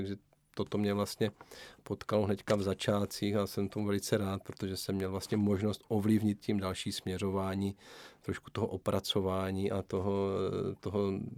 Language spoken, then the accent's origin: Czech; Kroměříž, Zlín Region, Czechia; protože pocházím z Kroměříže a v dojezdové vzdálenosti byly tři větší firmy